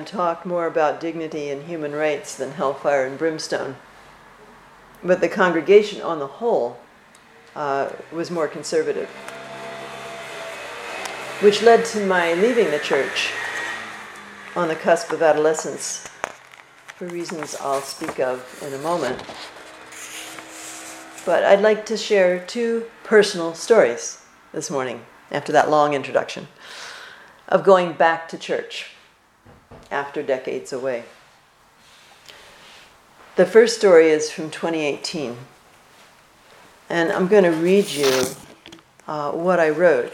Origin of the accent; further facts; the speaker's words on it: New Jersey, United States; I was raised in the Calvary Baptist Church, the first Calvary Baptist Church in a little town in New Jersey.